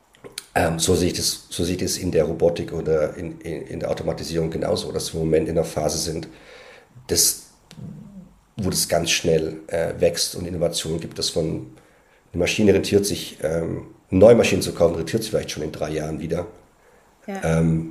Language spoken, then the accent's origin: German; Baden-Württemberg, Germany; born there; ich komme aus dem Schwarzwald, gebürtig.